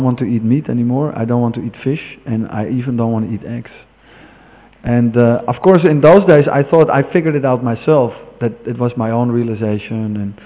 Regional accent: Amsterdam, North Holland, Netherlands; I'm from Amsterdam. It's kind of a fallen city, you know, like sex and drugs.

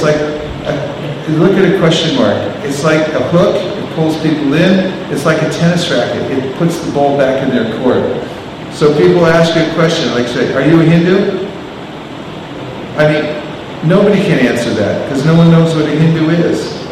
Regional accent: San Francisco, California, United States; San Francisco, I'm from San Francisco

